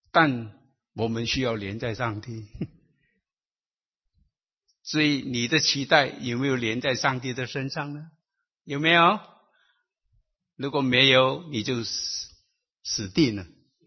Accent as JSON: {"language": "Chinese", "country": "China", "said": "我们很少这样的用在我们中国人的概念里头"}